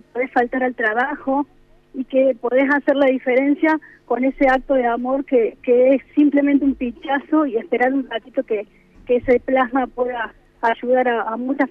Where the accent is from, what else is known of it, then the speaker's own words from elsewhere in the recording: Diamante, Entre Ríos, Argentina; Somos de Diamante, mis papás vivieron toda la vida ahí